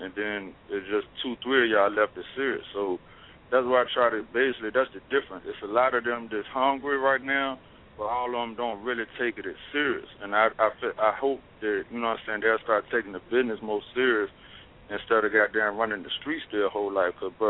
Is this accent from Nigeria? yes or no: no; Richmond, United States; So it's just like my family, my niggas that I grew up with in Richmond that knew me before I went to Memphis and came back